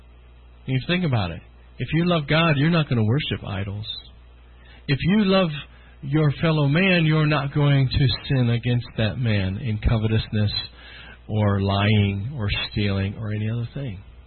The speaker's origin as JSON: {"language": "English", "town": "Greene", "region": "New York", "country": "United States", "tie": "born or raised there", "said": "But I'm from Green, New York, so I can't really do that. I did grow up in Green, New York."}